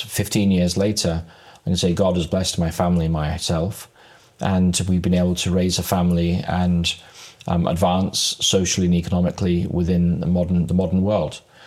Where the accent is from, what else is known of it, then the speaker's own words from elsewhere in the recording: England, United Kingdom; now in United States; Well, as you can tell from my accent, Ronnie, I'm from England. And I came to America in 2007.